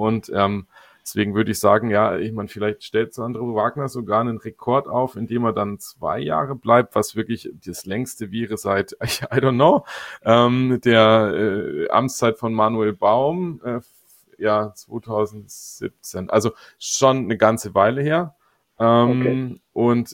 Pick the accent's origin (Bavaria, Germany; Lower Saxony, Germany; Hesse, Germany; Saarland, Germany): Bavaria, Germany; Augsburg; das sind wir Augsburger grundsätzlich Pessimisten genug